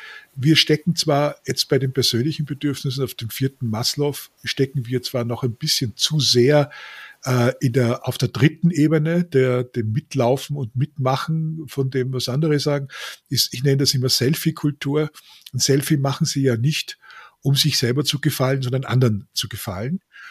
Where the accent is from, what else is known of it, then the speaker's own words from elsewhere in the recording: Austria; born there; ich bin geborener Österreicher